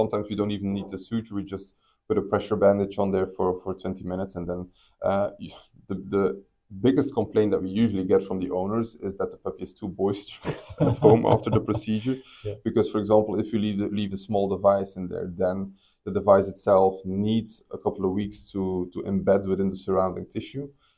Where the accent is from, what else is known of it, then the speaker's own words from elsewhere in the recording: Belgium; English is a second language; Like, I come from Belgium, there's nowhere close anything similar in Belgium to this clinic, the level, the expertise.